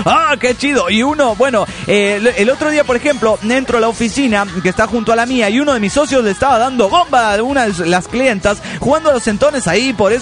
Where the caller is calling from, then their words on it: Guatemala City, Guatemala Department, Guatemala; de Guatemala, Guatemala.